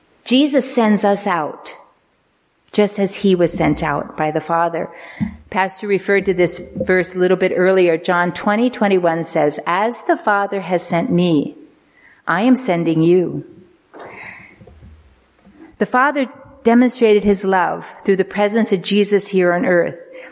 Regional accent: United States; well, yeah, I'm Christian because I'm American

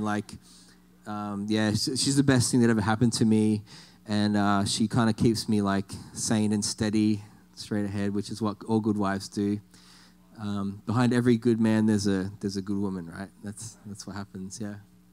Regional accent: Sydney, New South Wales, Australia; I'm here from Sydney, Australia.

